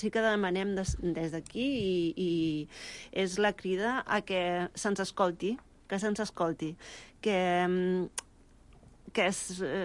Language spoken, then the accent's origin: Catalan; Sant Boi de Llobregat, Catalonia, Spain; jo he vist que el meu poble, Sant Boi, doncs està...